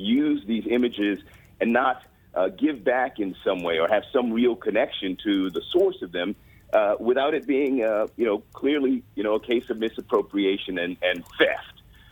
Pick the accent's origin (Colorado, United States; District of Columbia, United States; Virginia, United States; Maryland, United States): District of Columbia, United States; Washington; I grew up in Southeast D.C., minutes from RFK Stadium, Chocolate City.